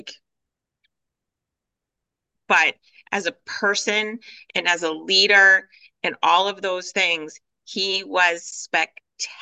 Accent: United Kingdom; now in Boston, United States; And me being a British Bostonian, I love classy.

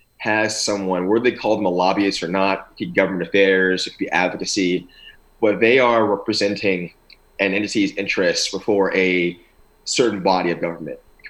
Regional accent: Austin, Texas, United States; I grew up in South Austin.

